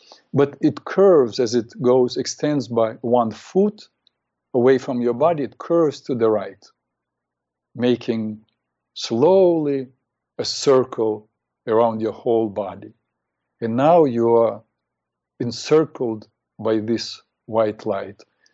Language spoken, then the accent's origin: English; Ukraine; English is a second language; moved away as an adult; So once they learned that I was from the Soviet Union, they tried to talk to me.